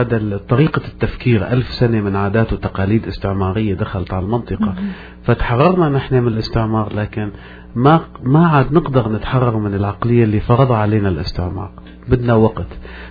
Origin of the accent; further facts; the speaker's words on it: Al-Hasakah, Al-Hasakah Governorate, Syria; moved away as an adult; now in Canada; هو أنا ابن مدينة الحسكة من سوريا. انتقلت تغربت كثيرا وسافرت من دولة لدولة. بعدها أنهيت رحلتي في كندا من 12 سنة.